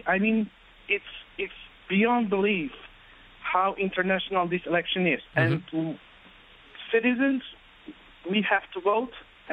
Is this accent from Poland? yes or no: yes; Poland; English is a second language; now in United States; as you can sense from my accent, I'm an American citizen and at the same time a foreigner, because I maintain contact with friends and family over back in Poland.